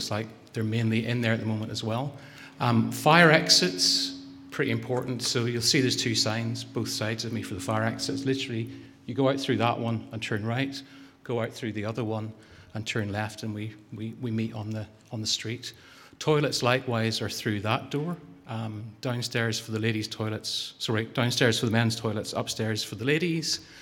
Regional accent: Northern Ireland, United Kingdom; accent: Northern Irish; Sorry, that's my Northern Irish accent.

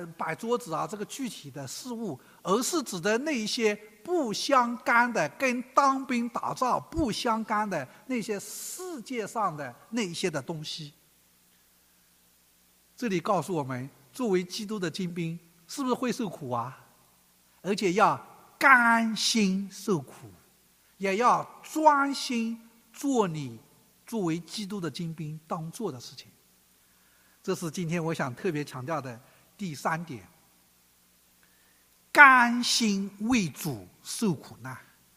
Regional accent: Zhejiang, China; moved away as an adult; 我的老家是在浙江，啊，我出国前在浙江大学学习工作了8年，啊，所以杭州很漂亮的哈，啊，所以带他们回去探亲，啊，哎，我的家离开杭州也不远

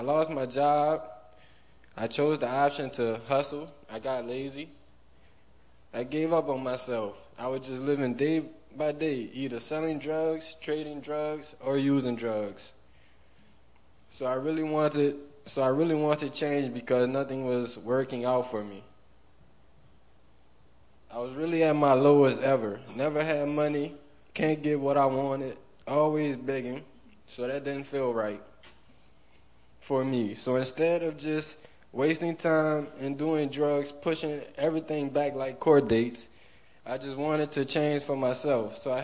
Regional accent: Port Sulphur, Louisiana, United States; I'm 28 years old. I'm from my hometown is Port Sulphur, Louisiana.

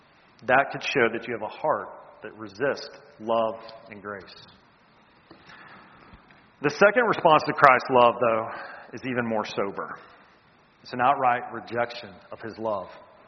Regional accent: the South, United States; You see, being American, growing up in the South, the Bible Belt, being raised in church, voting a certain way does not mean you belong to God.

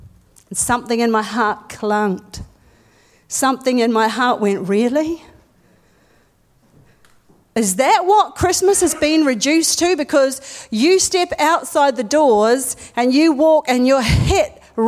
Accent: New Zealand; I'm a New Zealander.

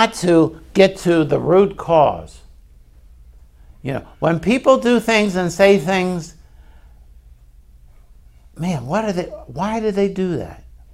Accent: Baltimore, Maryland, United States; because I'm from Baltimore, bridges sometimes fall.

